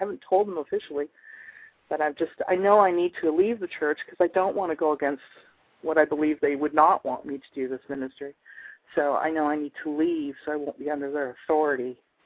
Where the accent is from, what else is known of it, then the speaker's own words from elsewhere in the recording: Canada; I'm from Canada. So, and I'm working down here.